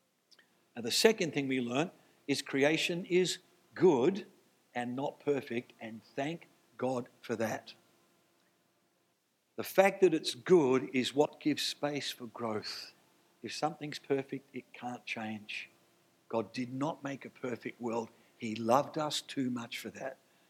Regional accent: Australia; I come from Australia.

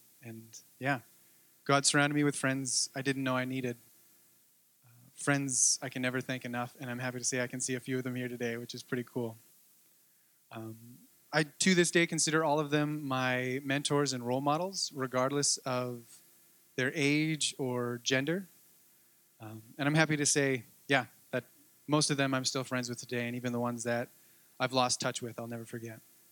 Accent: British Columbia, Canada; I'd like to share a bit of my story with you today. I grew up on Vancouver Island in a non-Christian family

